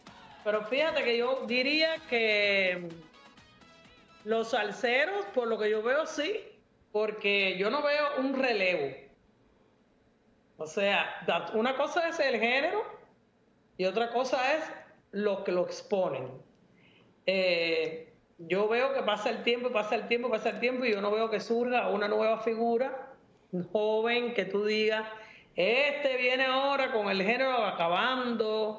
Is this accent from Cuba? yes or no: yes; Cuba; moved away; Tengo mi ciudadanía bien puesta porque ahí nací, porque soy tan cubana que he vivido en varios países y no se me pega ningún acento ni nada. Yo sigo hablando como si hubiera llegado de Cuba el otro día.